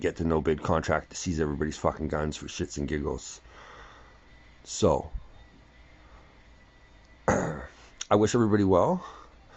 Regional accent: Canada; We're Canadian. We're proud of it.

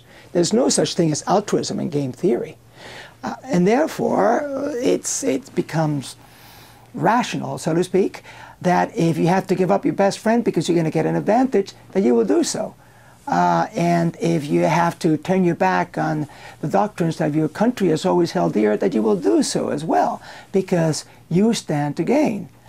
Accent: Cuba; As you probably know, I was born in Cuba, and I was there in the early years of the communist revolution in that country

